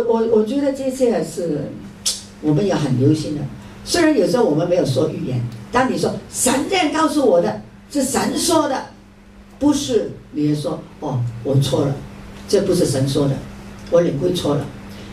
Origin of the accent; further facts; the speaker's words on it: United States; 我们美国人很喜欢，很爱我们的宠物啊